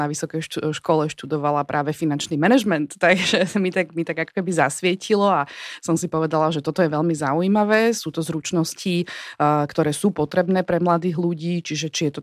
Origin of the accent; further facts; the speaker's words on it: Bratislava, Bratislava Region, Slovakia; usadenie sa na Slovensku doma v Bratislave, lebo som Bratislavčanka, takže ma to vždy ťahalo naspäť